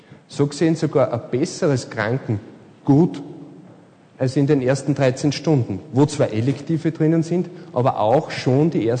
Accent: Austria; Nur bei uns in Österreich ist das nicht denkbar.

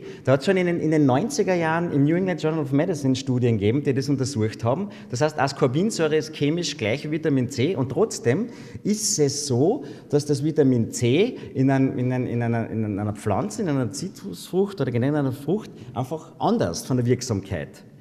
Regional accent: Austria; Nicht bei uns in Österreich zum Glück, weil wir haben ja noch das Vollkorn, das haben wir ja auch.

